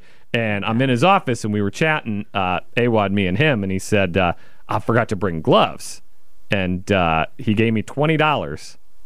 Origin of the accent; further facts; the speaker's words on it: Wichita, Kansas, United States; I grew up in Wichita, Kansas, so I think my bona fides speak for themselves.